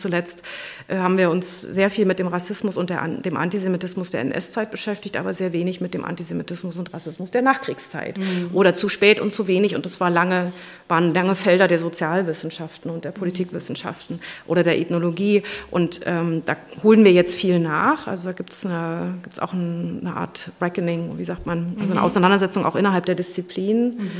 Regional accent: Brandenburg, Germany; also das Buch ist natürlich getrieben gewesen von auch meiner Heimat, Ostdeutschland, Brandenburg und der Erfahrung dort

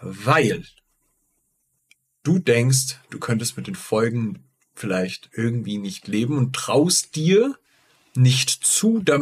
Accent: Giessen, Hesse, Germany; Ich meine, Alter, ich bin in Gießen aufgewachsen.

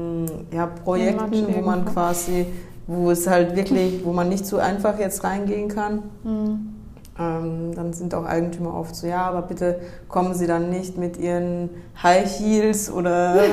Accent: Austria; Ich komme ja aus Österreich, damals war noch Wintersport, Skifahren, auch sehr stark bei mir.

